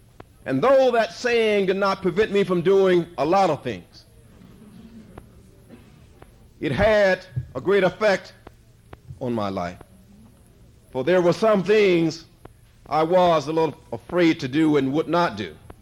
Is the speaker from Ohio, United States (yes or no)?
no; Hattiesburg, Mississippi, United States; When I was growing up in my hometown in Hattiesburg, Mississippi, many years ago